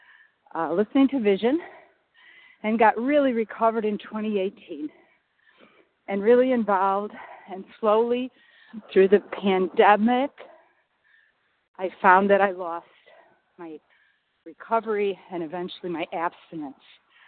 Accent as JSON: {"language": "English", "region": "Illinois", "country": "United States", "said": "I am from the Chicago suburbs, and I'm so happy to be on the line today."}